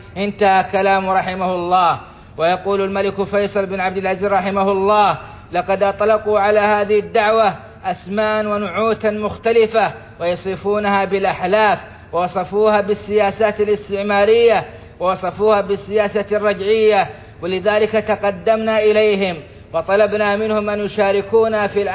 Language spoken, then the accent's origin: Arabic; Saudi Arabia; ومن على بلادنا السعودية بالنعم الظاهرة والباطنة